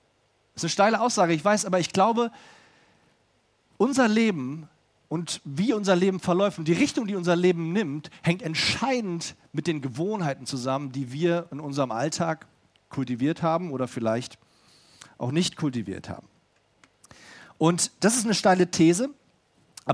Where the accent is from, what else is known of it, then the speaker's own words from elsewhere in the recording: Berlin, Germany; Ich komme ursprünglich aus Berlin und da brauchst du keinen Führerschein.